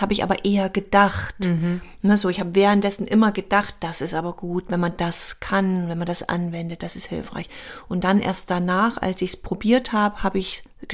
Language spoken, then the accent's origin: German; East Germany, Germany; ich komme ja aus dem Osten